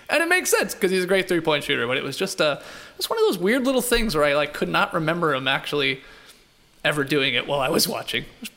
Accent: Australia; I'm the Australian guy.

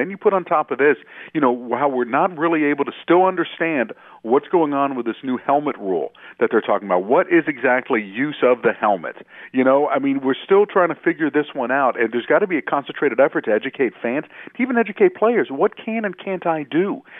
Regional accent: Florida, United States; I grew up in South Florida watching Dan Fouts and the beard and those blue and yellow uniforms and Air Coryell.

